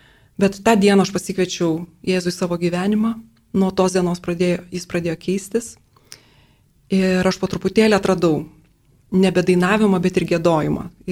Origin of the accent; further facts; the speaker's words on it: Klaipėda, Klaipėda County, Lithuania; Aš pati iš Klaipėdos esu.